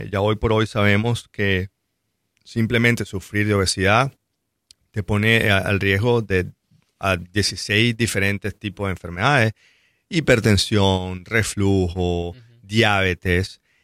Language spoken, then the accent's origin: Spanish; Venezuela; moved away as an adult; now in United States; Soy de Venezuela. Uh-huh. Hice mi entrenamiento en cirugía allá. Emigré a Estados Unidos hace aproximadamente 15 años